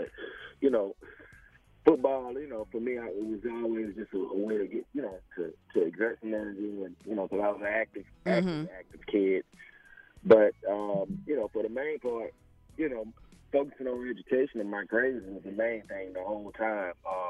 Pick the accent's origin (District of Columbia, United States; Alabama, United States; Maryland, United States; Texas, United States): Alabama, United States; Wetumpka; because I'm from Alabama, small country town.